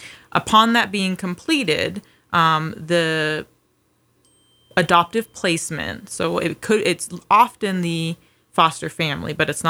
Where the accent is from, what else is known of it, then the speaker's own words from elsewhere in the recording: Priest River, Idaho, United States; I'm from Priest River, Idaho. I was actually born at Bonner General Hospital